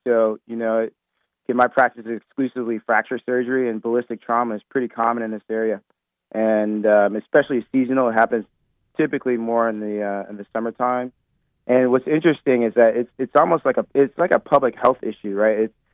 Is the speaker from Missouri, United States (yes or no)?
yes; St. Louis, Missouri, United States; now in Durham, United States; I'm born and raised in St. Louis, but I'm practicing in Durham after having trained on the West Coast.